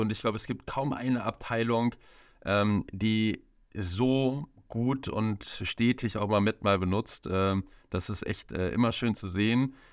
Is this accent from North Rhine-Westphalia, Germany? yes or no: yes; North Rhine-Westphalia, Germany; für uns Ruhrgebietler ist es halt immer so, alles was irgendwie nördlich, südlich ist, ist schon irgendwie Bayern, oder? Also für uns in Nordrhein-Westfalen.